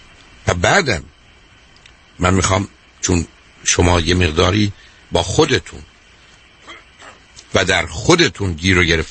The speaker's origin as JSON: {"language": "Persian", "country": "Iran", "said": "من ایرانیم فارسی رو بلدم ولی ژاپنی و روسی بلد نیستم."}